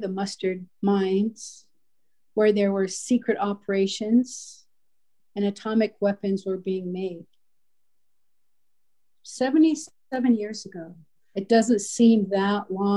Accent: Oregon, United States; I'm from the Wallulapum Band of the Confederate Tribes of the Umatilla Indian Reservation. Our homelands are in the Blue Mountains, up through the Walla Walla Valleys, down the Columbia River

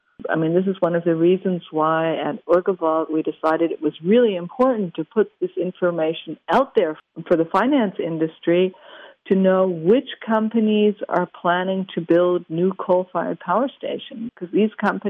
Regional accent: Germany; As I'm myself from Germany, I see how hard it is once you have an entrenched coal industry

